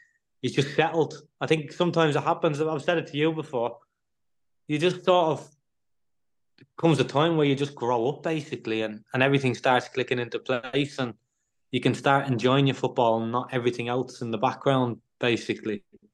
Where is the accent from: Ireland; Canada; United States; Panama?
Ireland; Just with being Irish and stuff like that.